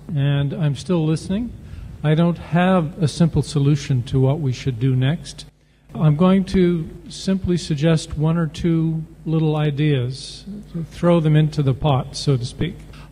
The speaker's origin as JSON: {"language": "English", "country": "Canada", "said": "given that I'm from Canada"}